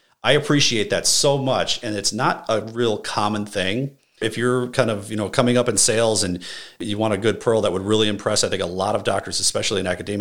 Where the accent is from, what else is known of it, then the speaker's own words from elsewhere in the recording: Chicago, Illinois, United States; I'm originally from the Chicago area, I was hoping to break back into that market.